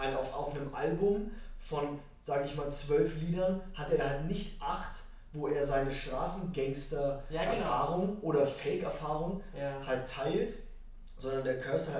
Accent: Berlin, Germany; Aber Tempelhofer Junge, das ist halt von mir, ich komme aus Tempelhof.

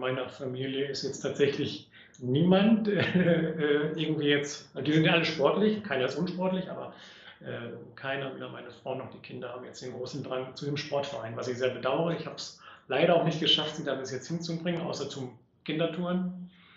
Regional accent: Rahden, North Rhine-Westphalia, Germany; born there; Ich komme aus gebürtig, also aus dem Kreis Minden-Lübbecke, aus Raden.

